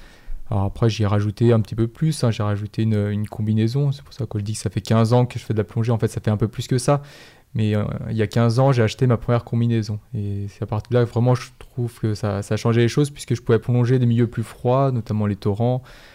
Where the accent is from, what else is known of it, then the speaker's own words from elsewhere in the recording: Annecy, Auvergne-Rhône-Alpes, France; born there; Je suis né à Annecy, donc au bord du lac.